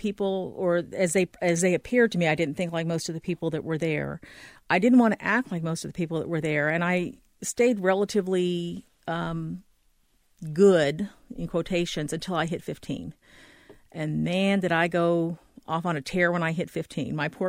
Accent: California, United States; also born or lived in Connecticut; Yes, I was born at the Marine Base at Camp Pendleton, California. My dad was a Marine. And we moved between Camp Pendleton and Barstow, which is in the Mojave Desert.

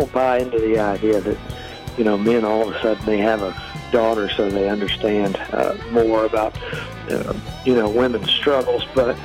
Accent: Muscle Shoals, Alabama, United States; And then growing up in Muscle Shoals, there was a pretty good group of people who were about my own age, and we all started playing together in restaurants around town.

